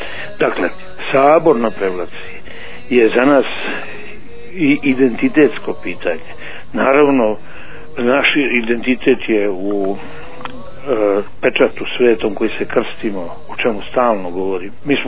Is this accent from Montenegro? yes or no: yes; Montenegro; ja sam Crnogorac